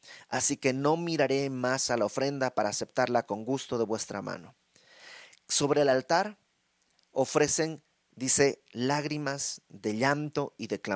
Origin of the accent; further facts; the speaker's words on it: Mexico; No somos todos mexicanos, ¿por qué nos ponemos el pie el uno al otro?